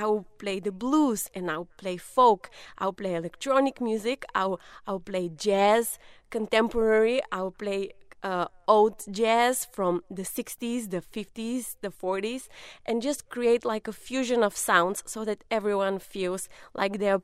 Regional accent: Bulgaria; English is a second language; And I'm originally from Bulgaria, which is in southeastern Europe.

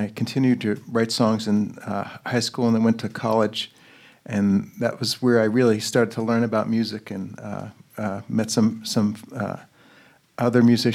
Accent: Colonia, New Jersey, United States; also born or lived in Newark, New Jersey; I was born there, and I grew up in Colonia, New Jersey, which is kind of central Jersey.

